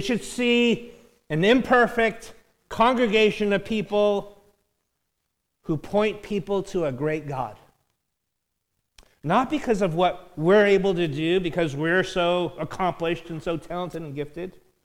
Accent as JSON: {"language": "English", "town": "Los Angeles", "region": "California", "country": "United States", "tie": "born there", "said": "I was born in the U.S. I was born in South Central L.A., all right?"}